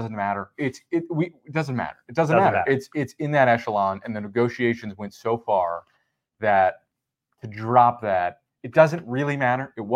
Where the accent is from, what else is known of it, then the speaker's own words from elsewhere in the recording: New Jersey, United States; Yeah. I grew up in New Jersey.